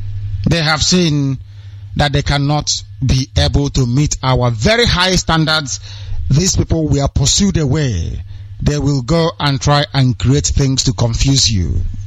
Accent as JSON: {"language": "English", "country": "Nigeria", "said": "I'm a Nigerian."}